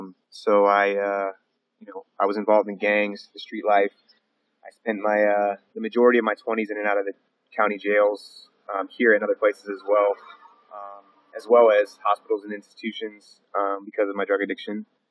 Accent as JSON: {"language": "English", "town": "Humboldt", "region": "California", "country": "United States", "tie": "born or raised there", "said": "I was born and raised here in Humboldt, and I was raised by a single mother."}